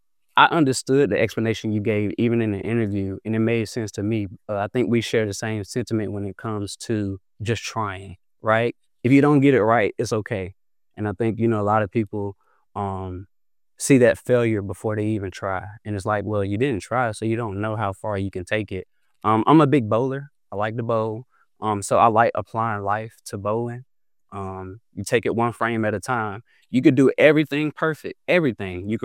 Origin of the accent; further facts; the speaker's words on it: North Carolina, United States; I'm from North Carolina.